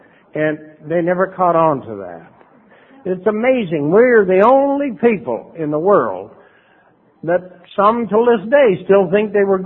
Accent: New Brunswick, Canada; born there; now in Vancouver, Canada; But I was born on the East Coast in the province of New Brunswick, in a little town right on the American border of the state of Maine.

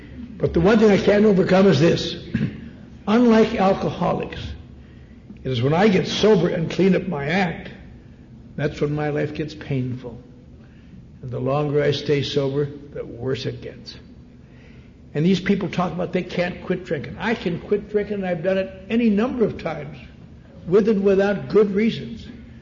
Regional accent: Wisconsin, United States; I was raised in the Norwegian Lutheran Church. Very nice church up in Wisconsin, kind of strict, but you don't know it's strict, that's all you know.

